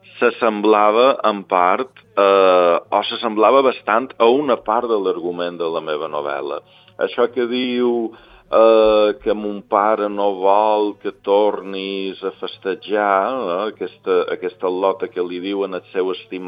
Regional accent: Santanyí, Balearic Islands, Spain; vaig anar a un concert a l'iglesi del meu poble, de Santanyí

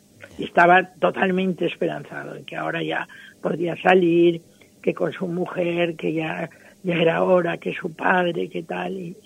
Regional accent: Spain; Por lo menos lo digo como abogado española.

